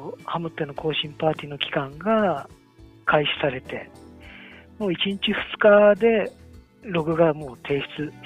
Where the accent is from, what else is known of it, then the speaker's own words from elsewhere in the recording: Tateyama, Chiba, Japan; 私の実家があの千葉県の館山市なんですけれども